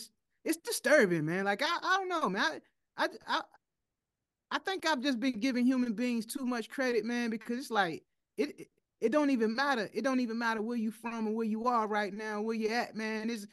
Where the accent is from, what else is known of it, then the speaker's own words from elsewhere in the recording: Kansas City, Missouri, United States; Like, yo, we're all from Kansas City. Our team won.